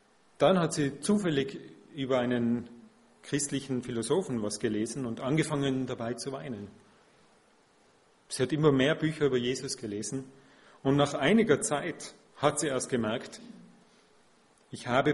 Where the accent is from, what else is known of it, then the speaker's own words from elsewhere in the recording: Austria; Und bei uns in Österreich hat fast jeder eine Bibel zu Hause.